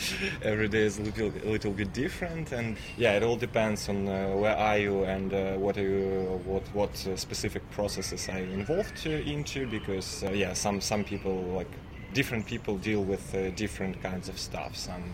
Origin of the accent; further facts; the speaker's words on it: Kyiv, Ukraine; English is a second language; now in Lviv, Ukraine; I'm from Lviv, but currently in I'm from Kyiv, but currently I'm in Lviv.